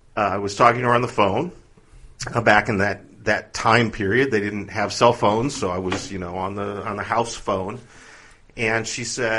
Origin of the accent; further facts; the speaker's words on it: Midwest, United States; Yeah, I grew up in the Midwest. Went to a Bible college and majored in Bible and did that whole thing.